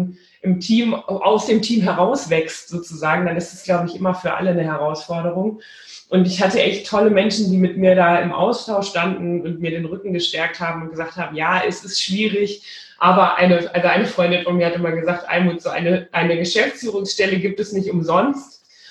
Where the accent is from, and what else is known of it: Rhineland, Germany; born there